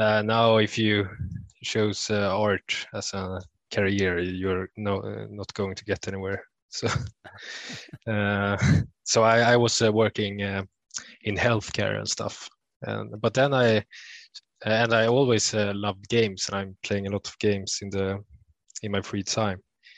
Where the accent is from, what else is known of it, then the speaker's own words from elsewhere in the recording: Sweden; from Sweden